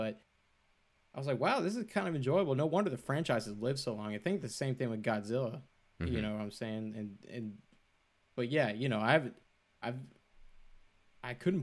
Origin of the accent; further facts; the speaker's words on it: Houston, Texas, United States; I'm from Houston, NASA, all that kind of stuff.